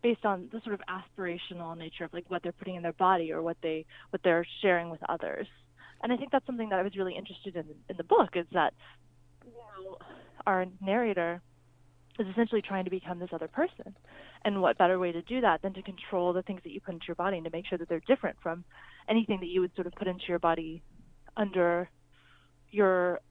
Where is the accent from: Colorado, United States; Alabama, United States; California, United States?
California, United States; Hollywood; despite, you know, growing up in Hollywood.